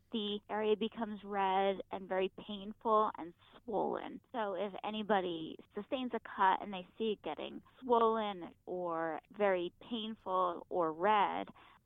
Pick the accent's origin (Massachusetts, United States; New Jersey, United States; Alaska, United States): New Jersey, United States; I grew up in New Jersey and I spent my life going to the beach and I continue to go to the beach.